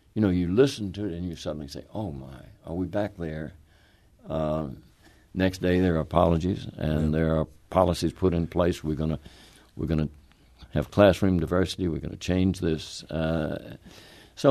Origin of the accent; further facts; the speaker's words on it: the South, United States; as one who was born and raised in the South, it was haunting.